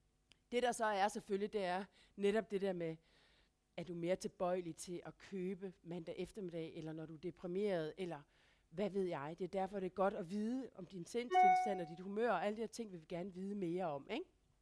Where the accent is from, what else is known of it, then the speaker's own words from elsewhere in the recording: Jutland, Denmark; Jeg er selv jyde, så jeg kan godt sige det.